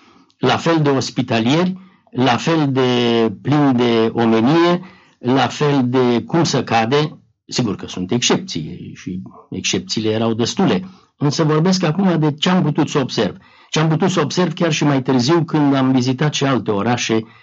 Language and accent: Romanian; Romania; moved away; Sigur, eu am plecat în 48 din România, în mijlocul tuturor turburărilor și schimbărilor de acolo.